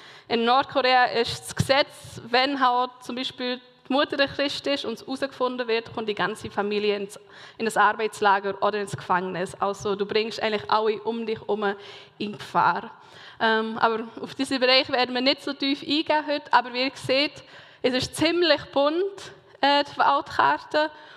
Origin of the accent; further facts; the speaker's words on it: Mongolia; also born or lived in Bern, Switzerland; now in Switzerland; komme von Bern. Genau, bin Schweizerin, aber in der Mongolei aufgewachsen. Das ist zwischen China und Russland. Und meine Eltern leben immer noch dort, die sind Missionare, also Missionarskind bin ich. Jetzt bin ich etwa seit 3 Jahren in der Schweiz